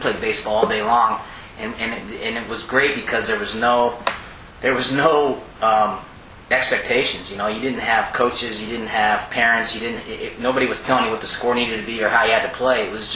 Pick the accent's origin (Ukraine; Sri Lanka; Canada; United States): United States; Arizona; Yeah, I grew up in Arizona.